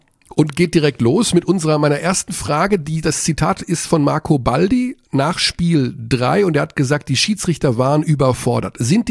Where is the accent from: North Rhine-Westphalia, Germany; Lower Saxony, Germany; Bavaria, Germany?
North Rhine-Westphalia, Germany; Hagen; Ich darf das sagen, ich bin Hagener. Also ich gegen meine Heimatstadt darf ich ruhig hetzen.